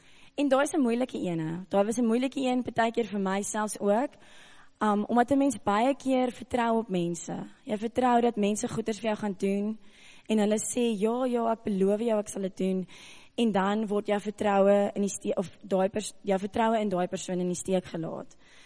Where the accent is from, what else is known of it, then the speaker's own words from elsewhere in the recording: Cape Town, Western Cape, South Africa; ek kom ons nou van die Kaap af, so ek ken glad nie die wêreld nie.